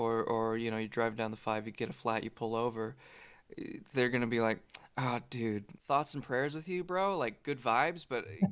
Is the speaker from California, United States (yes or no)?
yes; California, United States; I'm from California, which we're 40 episodes into this show, and I feel like I've brought it up every time, but we never shut up about ourselves, Californians.